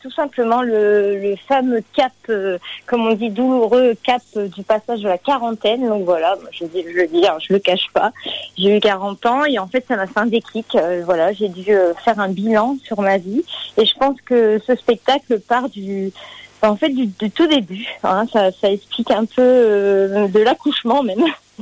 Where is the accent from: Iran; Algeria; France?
France; Boulogne-sur-Mer, Hauts-de-France; parce que je suis originaire de Boulogne-sur-Mer.